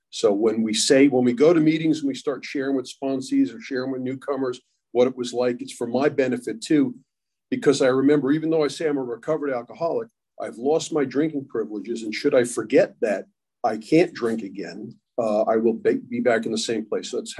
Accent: New York, United States; I grew up in New York, back in the day when 18 was the legal drinking age

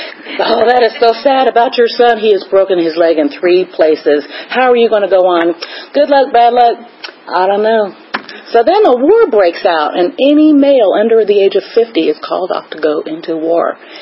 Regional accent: Lawrence, Kansas, United States; But, you know, when I grew up in Lawrence, Kansas, they didn't sell liquor on Sundays, and I could never save it from Saturday night to Sunday.

